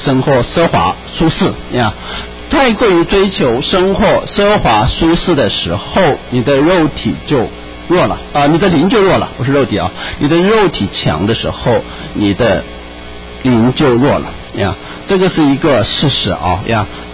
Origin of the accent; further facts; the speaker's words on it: China; 我们生活在从小生活在一个双重话语的体系下面啊，特别是从中国大陆来的人